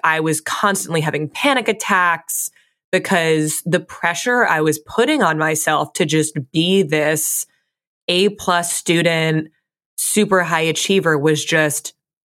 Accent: Fairfield, Connecticut, United States; I grew up in Fairfield, Connecticut. So a very affluent town

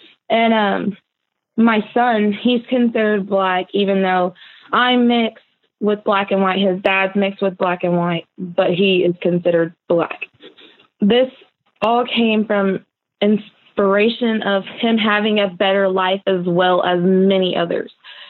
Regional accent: Illinois, United States; I am from Owen, Illinois. I'm 25 years old.

